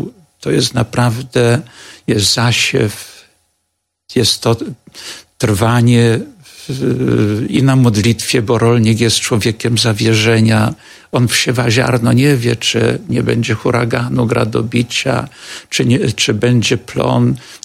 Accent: Chawłowice, Subcarpathian Voivodeship, Poland; pochodzę z Podkarpacia, z miejscowości Chawłowice, też jako syn rolnika

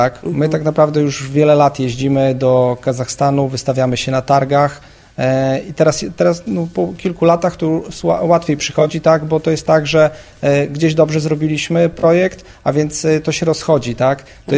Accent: Puńsk, Podlaskie Voivodeship, Poland; ja i żona jesteśmy z tych okolic. Ja jestem z okolic Puńska, żona jest z Suwałk

